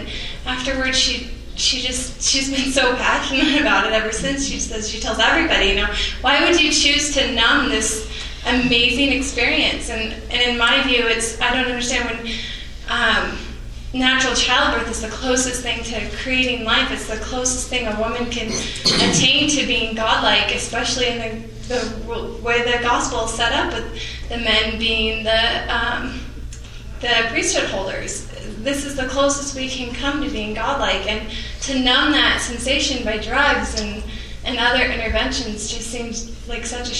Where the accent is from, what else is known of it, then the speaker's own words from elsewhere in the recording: California, United States; like I said, I was raised in Northern California.